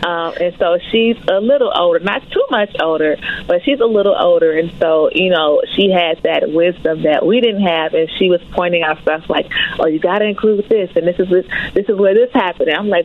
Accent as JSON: {"language": "English", "town": "Chicago", "region": "Illinois", "country": "United States", "said": "I'm Black and I'm from the South Side"}